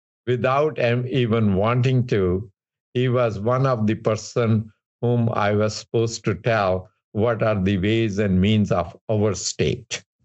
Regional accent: India; I was born and raised in India, a typical boy in a small town.

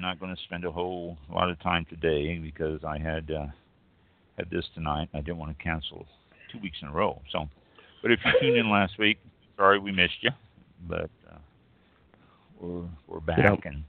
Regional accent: Kansas City, Missouri, United States; And the reason I'm concerned, obviously, I'm from Kansas City.

